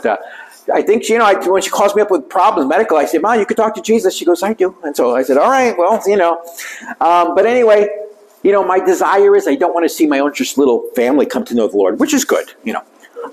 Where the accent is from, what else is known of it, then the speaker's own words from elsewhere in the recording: New York City, New York, United States; born there; My father came from Israel to the USA, so I was born in the Second Holy Land, New York City. I grew up in a Jewish family, never went to church in my life growing up.